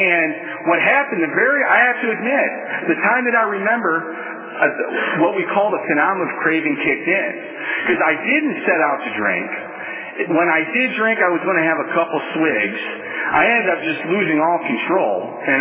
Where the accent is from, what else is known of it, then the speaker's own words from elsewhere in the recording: Toledo, Ohio, United States; I'm originally from Toledo, Ohio. It's an industrial town. It's a lot like, in its heyday, it was just like Detroit.